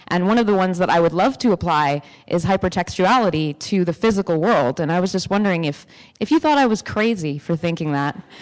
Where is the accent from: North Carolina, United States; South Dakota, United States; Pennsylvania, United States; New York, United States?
New York, United States; New York City; I'm from New York City.